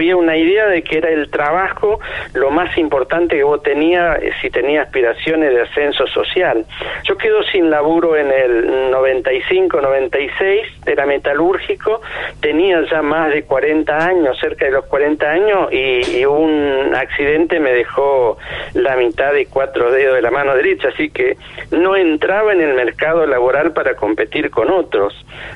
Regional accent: San José de Feliciano, Entre Ríos, Argentina; yo soy de Entre Ríos, de San José de Feliciano

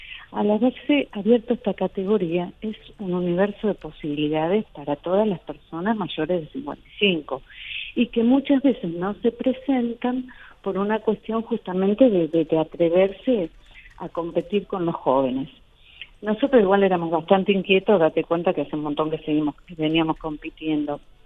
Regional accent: Argentina; es una vergüenza que nosotros como argentinos no sepamos ni tango ni folclore

